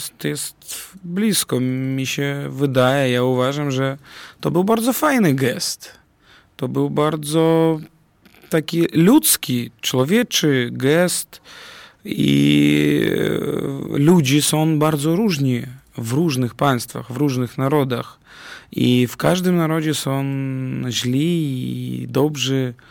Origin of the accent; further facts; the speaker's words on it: Belarus; Ja nie jestem rzymskim katolikiem, ale tak jak mieszkałem i urodziłem się na zachodzie Białorusi